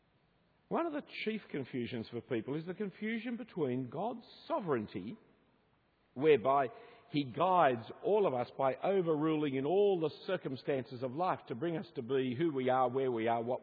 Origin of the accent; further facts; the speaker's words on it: Australia; the education that I'm an Australian, I had no say in it.